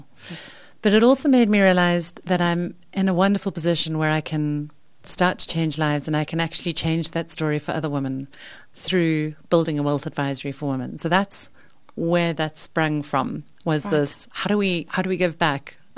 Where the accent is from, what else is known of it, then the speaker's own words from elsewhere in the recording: Eastern Cape, South Africa; also born or lived in London; And I grew up in the Eastern Cape. Finished school at Kingswood College in Grahamstown. So I was there. The reason for my Pansy accent is my family's originally from Natal